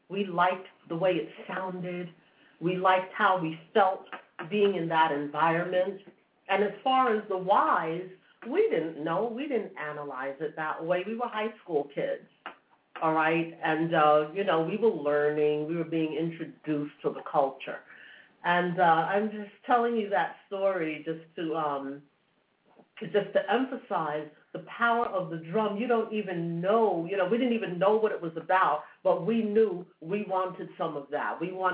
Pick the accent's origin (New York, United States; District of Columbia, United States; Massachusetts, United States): New York, United States; New York City; I grew up in New York City, and years ago, and I'm going back now over 40 years ago, all right, with this brief story.